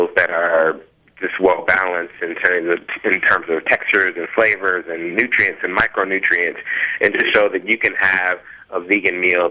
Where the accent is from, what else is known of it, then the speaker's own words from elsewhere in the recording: Memphis, Tennessee, United States; I grew up in Memphis, Tennessee, like deep south. Mm-hmm. And in Memphis, like the major staple is barbecue.